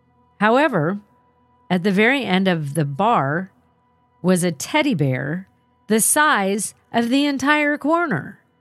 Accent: California, United States; I'm from Southern California, but this one time was my one trip to Canada visiting extended family.

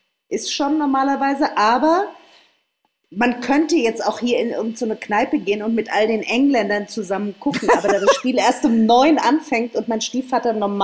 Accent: Frankfurt, Hesse, Germany; Nein, das ist einfach meine Stadt. Und das ist der Verein meiner Stadt. Ich bin ja Frankfurterin.

